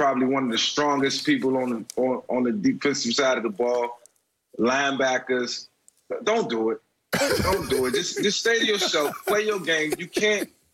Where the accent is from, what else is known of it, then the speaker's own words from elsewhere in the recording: Virginia, United States; I thought because I came from New Bernoulli's, Virginia, that I had something in me.